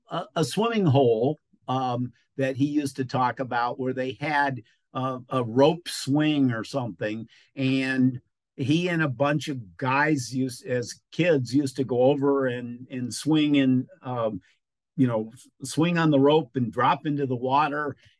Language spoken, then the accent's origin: English; New York, United States; now in Ohio, United States; I had the wonderful great fortune of growing up in Western New York State in the Finger Lakes, where there is lots and lots of water.